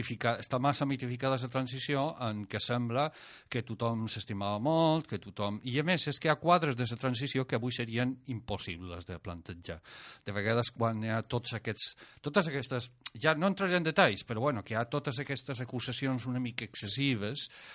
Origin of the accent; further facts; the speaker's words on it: Bilbao, Basque Country, Spain; Jo vivia en el País Basc, o sigui, us puc dir, jo som de Bilbao i us puc dir que era una situació dura.